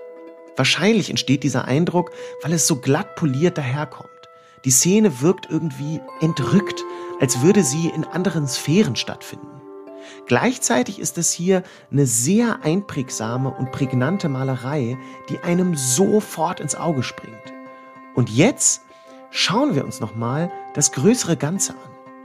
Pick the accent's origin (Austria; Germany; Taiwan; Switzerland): Germany; Hanover, Lower Saxony; born there; Als geborener Hannoveraner